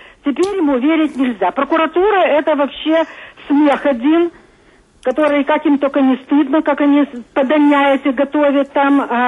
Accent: Odesa, Odesa Oblast, Ukraine; Я з Одеси

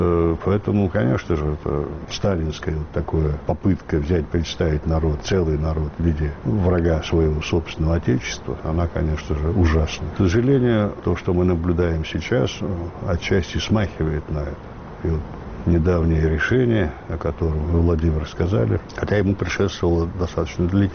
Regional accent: Altai Krai, Russia; Я жил в детстве в Алтайском крае

